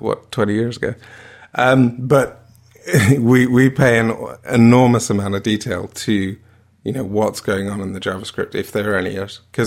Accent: United Kingdom; I mean, it's not, you know, because we're amazingly brilliant, although, you know, it probably is, but to make up for my Britishness.

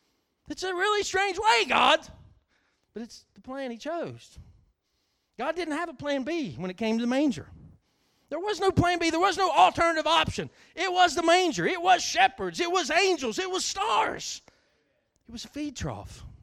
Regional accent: West Virginia, United States; I grew up in Boone County. Come on now. Some of you still live in Boone County.

